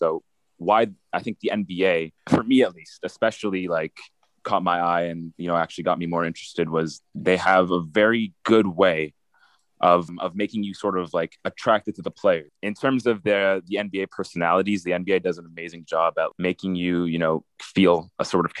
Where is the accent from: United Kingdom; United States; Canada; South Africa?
Canada; I'm Canadian, but I played hockey for the first time on ice like this year.